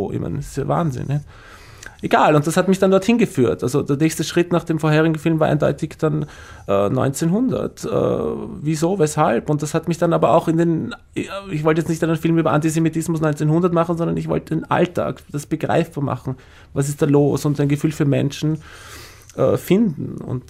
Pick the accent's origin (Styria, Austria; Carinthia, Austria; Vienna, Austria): Vienna, Austria; Ich bin aus Wien